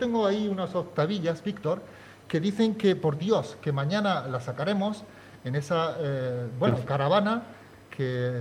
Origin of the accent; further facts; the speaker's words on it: El Ejido, Andalusia, Spain; born there; donde yo nací, en el Ejido, estaba la concentración de bancos más grande de Europa.